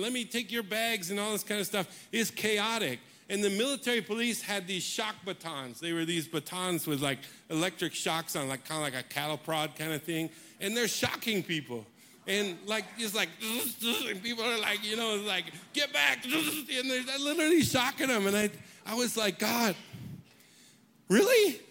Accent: Barnum, Iowa, United States; So I'm from Barnum, Iowa. So you probably never heard of Barnum. It's about 20 miles outside of Fort Dodge, Iowa. And so 96 people, I was number 96.

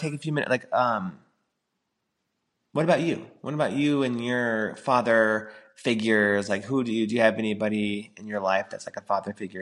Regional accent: California, United States; Well, it's because we're from California.

